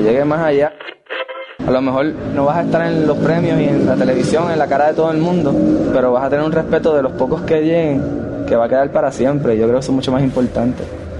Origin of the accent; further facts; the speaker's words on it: Puerto Rico; como puertorriqueños somos súper, pues, somos calientes, como dicen, somos sexuales, venimos de la sal